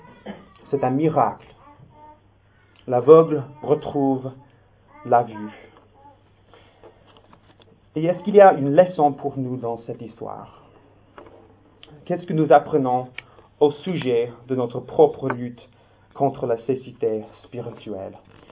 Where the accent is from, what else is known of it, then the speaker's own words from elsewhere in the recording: Minnesota, United States; French is a second language; Chez moi, au Minnesota, aux États-Unis, il y a une région qui s'appelle